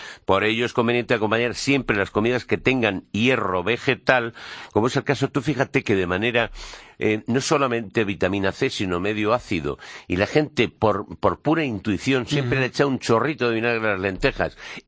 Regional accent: Madrid, Community of Madrid, Spain; Los de la Prospe, que hemos ido siempre. Yo soy de la Prospe

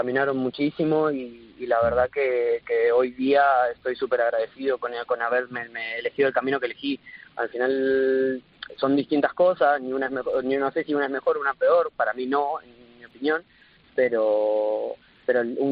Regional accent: Argentina; now in Spain; yo vengo de Argentina

